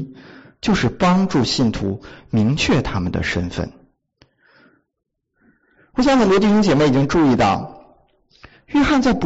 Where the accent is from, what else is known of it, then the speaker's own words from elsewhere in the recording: Beijing, China; 我是从北京来的，北京的高考录取分数和山东的高考录取分数就是很不一样的。